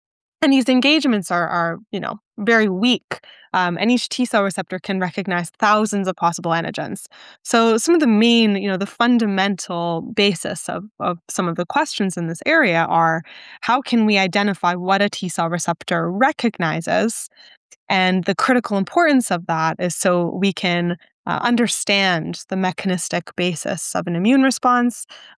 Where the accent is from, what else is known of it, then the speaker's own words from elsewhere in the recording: Toronto, Ontario, Canada; now in United States; I'm originally from Toronto